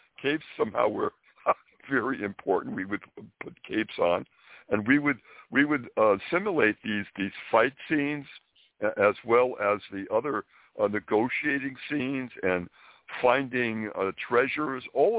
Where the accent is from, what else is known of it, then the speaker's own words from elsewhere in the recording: Springfield, Massachusetts, United States; I was brought up in Springfield, Massachusetts, and a typical little boy.